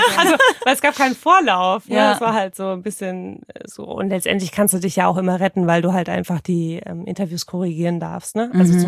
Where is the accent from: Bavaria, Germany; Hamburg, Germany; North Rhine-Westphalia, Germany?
Hamburg, Germany; Wir kommen auch aus Hamburg.